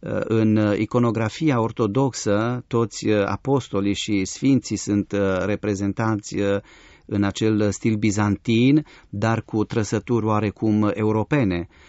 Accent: Cluj-Napoca, Cluj County, Romania; Eu, deși m-am născut în Cluj, am crescut aproape de centru

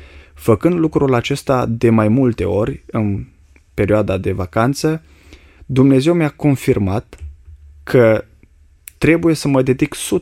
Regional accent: Dumbrăveni, Suceava County, Romania; sunt din Suceava, dintr-o comună, comuna Dumbrăveni, care aparține de Suceava.

